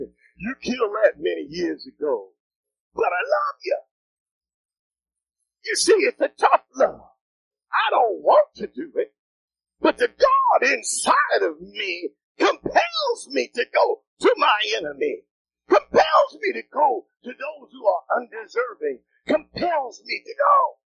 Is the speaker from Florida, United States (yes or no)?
no; Syracuse, New York, United States; But I come from Syracuse, New York, where even old salt is good.